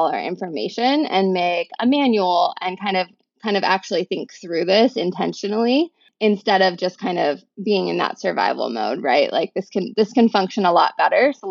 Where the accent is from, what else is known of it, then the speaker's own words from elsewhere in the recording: Seattle, Washington, United States; moved away as an adult; now in California, United States; I was like, okay, I'm from Seattle. And so it is cold and rainy in Seattle. And I had grown up there my whole life.